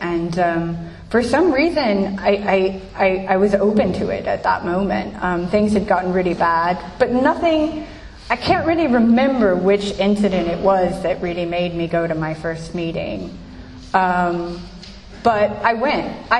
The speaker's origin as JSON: {"language": "English", "country": "United States", "said": "And I tried to run because I'm American, as you know, and I had..."}